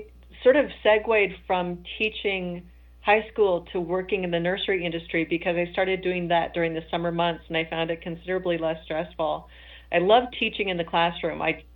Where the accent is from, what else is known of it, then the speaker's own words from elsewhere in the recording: California, United States; I grew up in Northern California. I remember growing up in a drought. My grandparents were farmers.